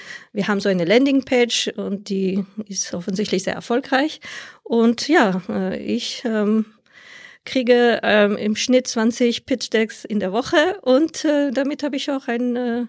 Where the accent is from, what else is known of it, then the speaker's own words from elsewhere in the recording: France; German is a second language; now in Netherlands; ich bin Französin. Ich lebe aktuell in den Niederlanden. Das ist meine 7. Auswanderung.